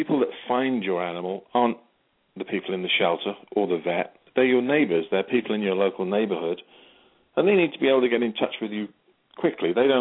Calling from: Victoria, British Columbia, Canada; I'm calling in from Victoria, B.C.

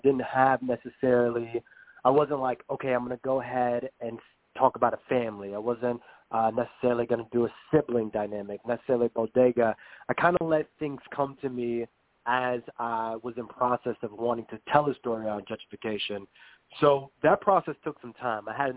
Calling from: Brooklyn, New York, United States; I'm coming from Brooklyn.

